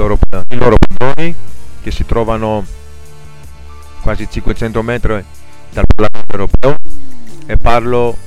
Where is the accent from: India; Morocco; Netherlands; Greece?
Greece; Italian is a second language; now in Italy; vi ho parlato un po' per la Grecia, perché purtroppo Natale, che sono stato parecchi giorni nel mio paese